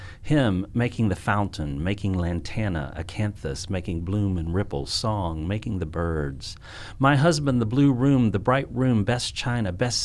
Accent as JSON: {"language": "English", "region": "Arkansas", "country": "United States", "tie": "born or raised there", "said": "I was born and raised in Arkansas, and this happened in Arkansas, and I was the first Arkansas poet that they had ever published."}